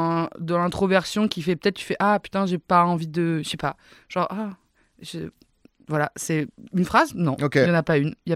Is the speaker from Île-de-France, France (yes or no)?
yes; Fontenay-le-Fleury, Île-de-France, France; Fontenay-le-Fleury.